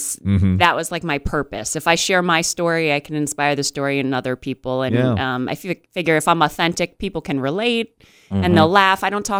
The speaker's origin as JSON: {"language": "English", "region": "Pennsylvania", "country": "United States", "said": "But I'm from Pennsylvania, so, you know, up north and stuff, that's what kids do."}